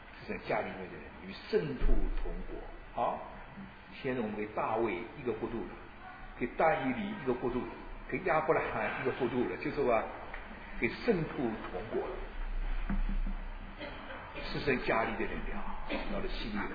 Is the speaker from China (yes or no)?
yes; China; 我中国人是个大户家